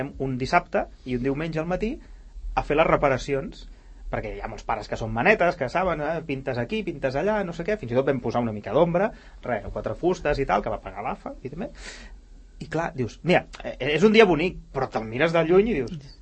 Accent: Rubí, Catalonia, Spain; Jo porto els meus nens a una escola de Rubí, jo soc de Rubí

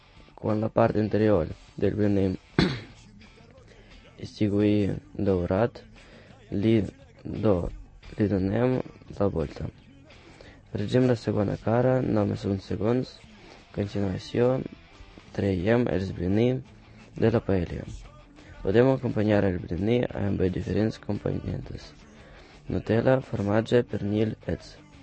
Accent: Russia; Catalan is a second language; now in Sant Cugat, Spain; Hola a tothom … vinc de Rússia, tinc 14 anys i era 13 mesos que visc a Sant Cugat.

